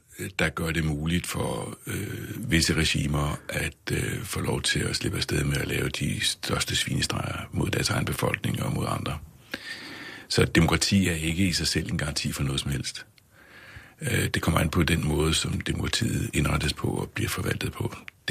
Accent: Indonesia; da vi boede i Indonesien, hvor jeg voksede op.

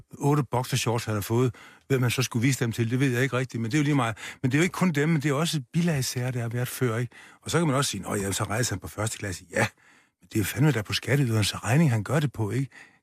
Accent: Region of Southern Denmark, Denmark; hederlige venstrefolk fra Fyn, hvor jeg kommer fra

